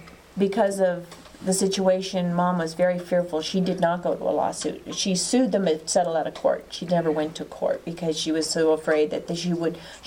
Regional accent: New Jersey, United States; born there; I was born in New Jersey. We just happened to meet in Colorado.

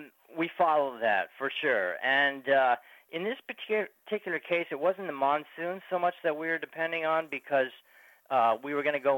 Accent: Canada; Since I was the fellow from Canada, you know

